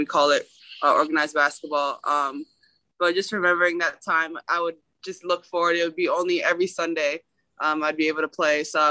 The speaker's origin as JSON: {"language": "English", "town": "Mississauga", "region": "Ontario", "country": "Canada", "tie": "born or raised there", "said": "I remember just having the opportunity to finally play with the Mississauga Monarchs."}